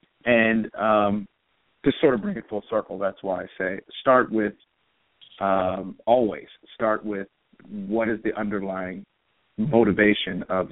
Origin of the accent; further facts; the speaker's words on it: Plano, Texas, United States; You know, I started in Dallas. As I said, I grew up in Plano.